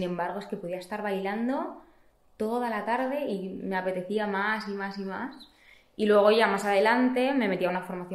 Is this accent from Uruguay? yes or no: no; Madrid, Community of Madrid, Spain; De aquí, de Madrid.